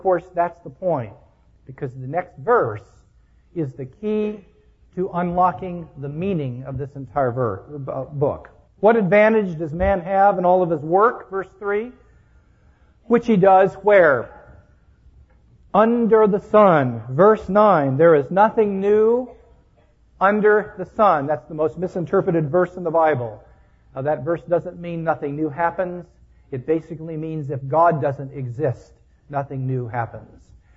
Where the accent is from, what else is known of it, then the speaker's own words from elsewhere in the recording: Kansas City, Missouri, United States; I was born and raised outside of Kansas City, Missouri